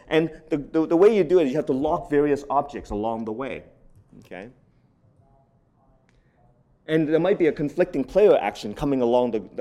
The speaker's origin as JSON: {"language": "English", "town": "Toronto", "region": "Ontario", "country": "Canada", "tie": "born or raised there", "said": "So this study was actually done in my hometown, University of Toronto."}